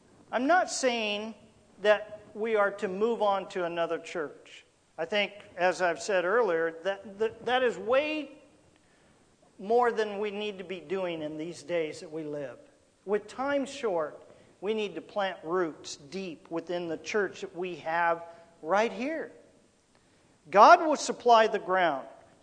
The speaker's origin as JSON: {"language": "English", "town": "Roseburg", "region": "Oregon", "country": "United States", "tie": "born or raised there", "lives_now": "Dallas, United States", "said": "Before I came here, I was born and raised in Roseburg. I dug a lot of wells in Roseburg, my hometown."}